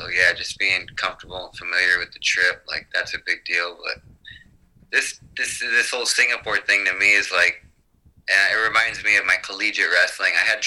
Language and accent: English; Illinois, United States; now in Phoenix, United States; I'm from Illinois. I grew up about 2 hours north of there.